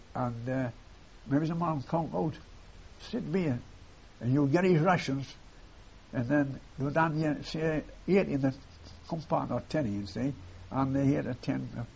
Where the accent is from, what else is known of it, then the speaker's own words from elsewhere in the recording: Barnsley, Yorkshire and the Humber, United Kingdom; So I come from Barnsley